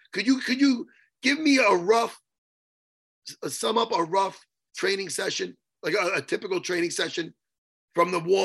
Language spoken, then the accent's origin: English; North Brunswick, New Jersey, United States; I'm from North Brunswick.